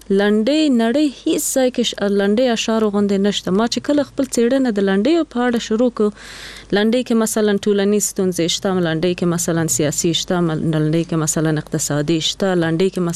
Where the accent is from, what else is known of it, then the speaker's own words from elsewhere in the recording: Nangarhar, Afghanistan; مونږ خو د جلال آباد یو کلی نه یو، لری کلی نه یو، بله، او لری ولسوالۍ خېوی ولسوالۍ نه